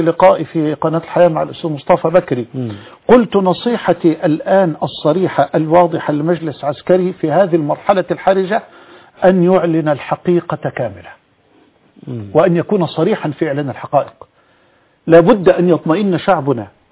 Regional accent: Egypt; علينا جميعا كمصريين

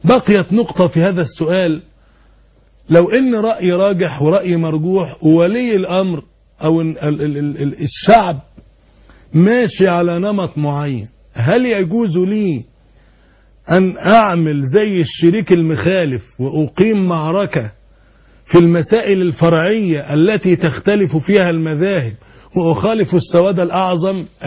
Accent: Egypt; عندنا في مصر

